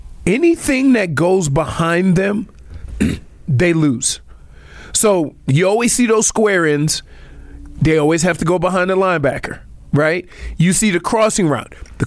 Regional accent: Louisiana, United States; here's how I was taught because I came from Louisiana and I went up to Michigan.

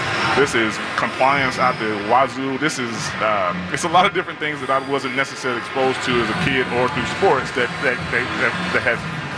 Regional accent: Kelvin, Alabama, United States; Again, I grew up in Kelvin, Alabama. We barely made the, you know, 11 people on the inside.

